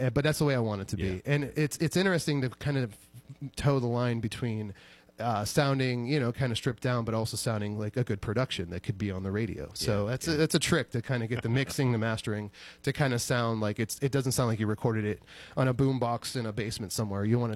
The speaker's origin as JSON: {"language": "English", "town": "Harborcreek", "region": "Pennsylvania", "country": "United States", "tie": "born or raised there", "said": "It's my hometown, Harbor Creek, our colors were orange and black"}